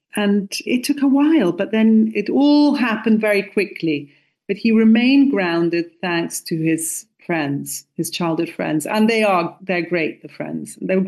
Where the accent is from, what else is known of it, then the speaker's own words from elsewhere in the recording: Tuscany, Italy; accent: Tuscan; English is a second language; now in England, United Kingdom; So I not only spoke Italian, but I come from Tuscany. I was born and brought up in Tuscany. So I speak with the same Tuscan local accent as Andrea and understand the dialect that people in that area of Italy speak.